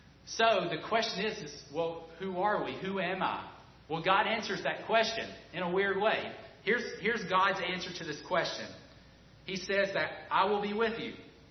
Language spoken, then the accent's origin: English; United States; As an American, I live in North Carolina.